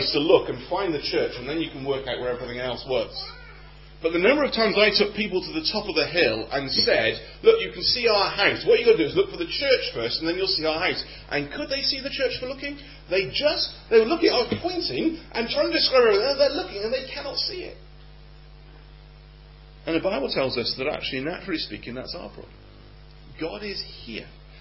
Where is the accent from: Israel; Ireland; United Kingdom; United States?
United Kingdom; Gloucester, South West England; Where I grew up in Gloucester, we had a hill, which I used to walk up regularly.